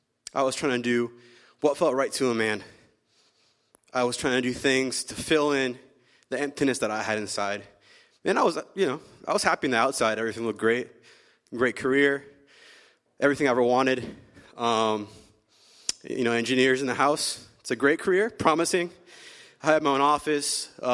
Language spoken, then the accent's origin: English; Florida, United States; So I'm from Florida. It's a little colder than I expected. I'm a Florida boy. I'm a little wimp when it comes to cold weather.